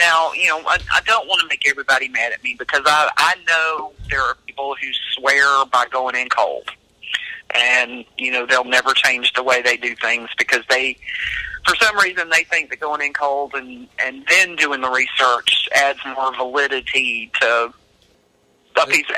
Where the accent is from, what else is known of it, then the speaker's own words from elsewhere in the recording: Cowpens, South Carolina, United States; born there; See, I was born in Cowpens, South Carolina, so this is kind of where this was taking place when I was doing the research.